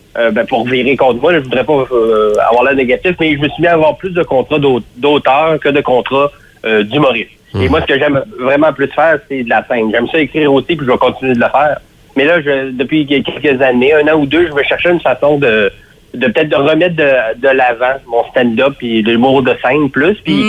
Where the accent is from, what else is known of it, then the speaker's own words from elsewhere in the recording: Quebec, Canada; moved away as an adult; moi, je suis déménagé du Saguenay, j'avais 21 ans pour faire ça.